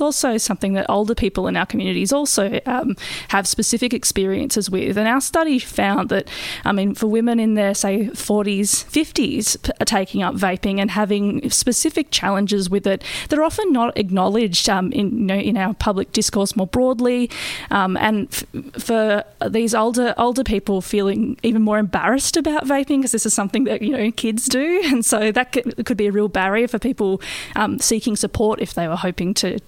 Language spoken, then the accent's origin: English; Tasmania, Australia; So my home state of Tasmania just recently brought in some of the harshest laws or regulations around vaping there.